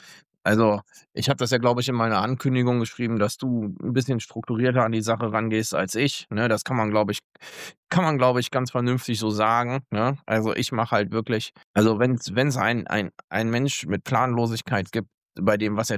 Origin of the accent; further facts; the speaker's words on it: Oldenburg, Lower Saxony, Germany; meiner Heimatstadt Oldenburg